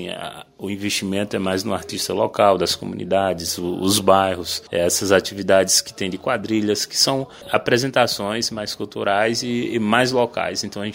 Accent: Campo Formoso, Bahia, Brazil; Laje dos Negros é minha terra, é minha casa. Campo Formoso é a minha casa, nasci aqui, então tenho um prazer de dizer que sou campo formosense, que eu sou da Laje dos Negros.

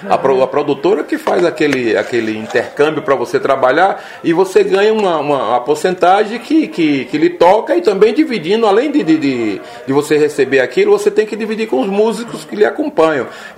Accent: Campo Formoso, Bahia, Brazil; representando a minha terra, Campo Formoso, e representando a Bahia e o Brasil, né?

